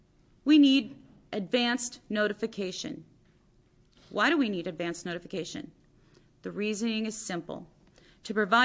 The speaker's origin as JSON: {"language": "English", "town": "Roseburg", "region": "Oregon", "country": "United States", "tie": "born or raised there", "said": "I am simply a logger's daughter, born and raised in Roseburg, Oregon."}